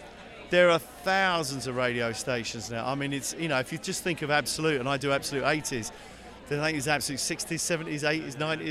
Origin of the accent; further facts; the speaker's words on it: London, United Kingdom; I live in the country now. It gets me into London, which I love. I'm a Londoner.